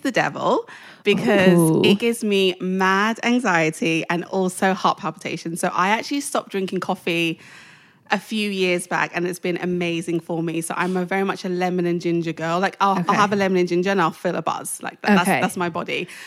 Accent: Edmonton, London, United Kingdom; I was born in North London and I was also raised in North London in a town called Edmonton, which is very far north. Edmonton N9

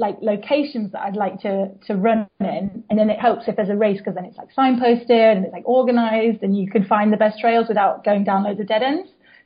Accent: East Midlands, United Kingdom; Just near, like between Mansfield and Nottingham.

